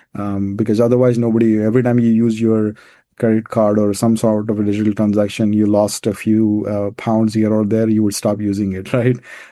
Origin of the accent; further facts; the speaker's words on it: Pune, Maharashtra, India; born there; I think I was born in India in Pune, and a family that was extremely focused on education.